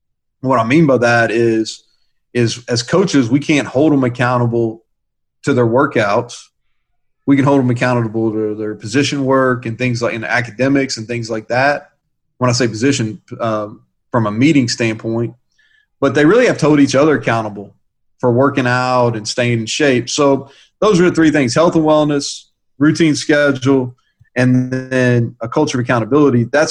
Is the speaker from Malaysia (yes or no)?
no; Kentucky, United States; I grew up, and I'm from Kentucky, so you know I like basketball.